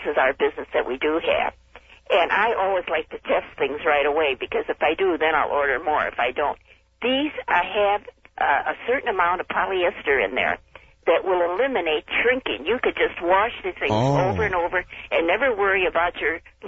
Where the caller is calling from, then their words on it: Kenosha, Wisconsin, United States; I'm calling from Kenosha, WLIP.